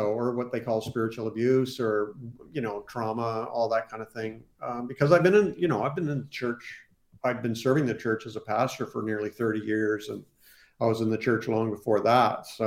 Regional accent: Canada; I'm from Canada.

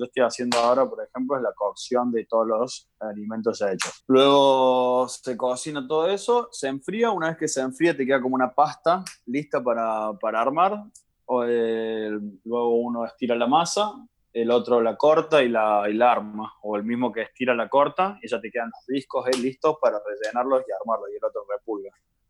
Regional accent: Tucumán, Argentina; los dos somos tucumanos, así que nada, no se negocia acá.

